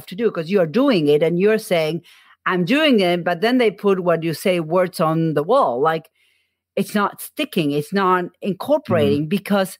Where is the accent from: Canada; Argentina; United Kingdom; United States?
Argentina; I am from Argentina.